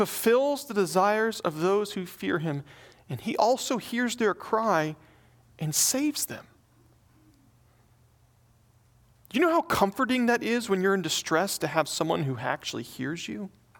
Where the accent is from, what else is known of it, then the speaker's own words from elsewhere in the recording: the South, United States; but I grew up in the South, Bible Belt.